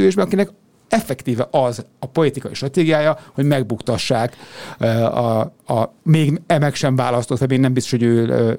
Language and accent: Hungarian; Budapest, Hungary; ugye én budapestiként, meg budapestiként ránéztük az lapjára